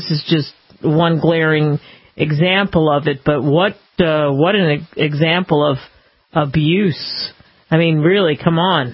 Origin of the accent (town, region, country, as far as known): Philadelphia, Pennsylvania, United States; born or raised there